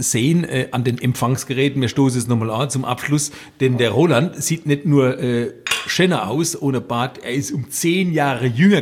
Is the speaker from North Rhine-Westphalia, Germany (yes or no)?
no; Weinheim, Baden-Württemberg, Germany; Wir sind ja quasi, du als Mannheimer, die Weinheimer schon immer als Odenwiller gesehen, weil wir am Tor zum Odenwald quasi wohnen.